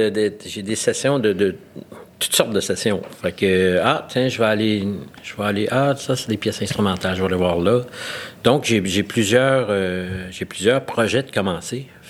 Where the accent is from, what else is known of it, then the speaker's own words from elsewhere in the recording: L'Île-Bizard, Quebec, Canada; Et à 8 ans, je suis parti dans le West Island, à l'île Bizarre, puis là, j'ai grandi dans le West Island. Donc, grandi sur le bord de l'eau, le bord du lac des Deux-Montagnes